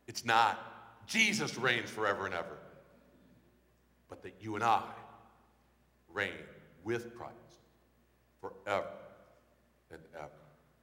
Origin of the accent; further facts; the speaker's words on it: Redwood Falls, Minnesota, United States; Now, I was thinking about my hometown recently. My hometown is Redwood Falls, Minnesota. You may not know Redwood Falls, but certainly you have heard of the suburb, North Redwood. About 200 people, don't blink, you know, that kind of town.